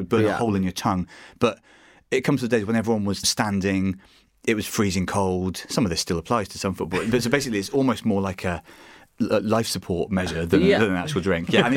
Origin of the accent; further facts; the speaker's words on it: Bristol, South West England, United Kingdom; I'm from Bristol and my team is Bristol City